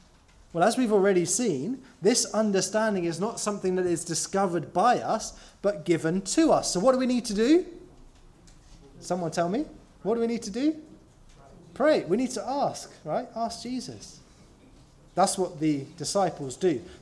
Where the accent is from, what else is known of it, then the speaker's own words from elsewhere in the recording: London, United Kingdom; When I was growing up, I grew up in South London.